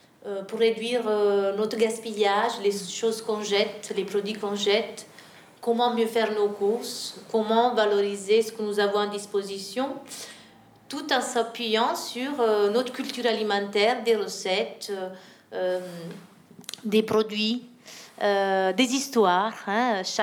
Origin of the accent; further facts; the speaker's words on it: Italy; Moi, je suis italienne.